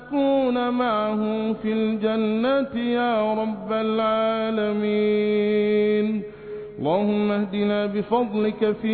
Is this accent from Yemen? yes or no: no; Egypt; اللهم احفظ بلادنا مصر بحفظك